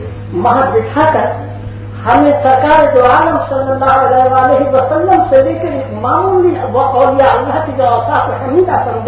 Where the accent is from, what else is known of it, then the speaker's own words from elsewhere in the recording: Lucknow, Uttar Pradesh, India; born there; حضرات میری پیدائش لکھنؤ کی ہے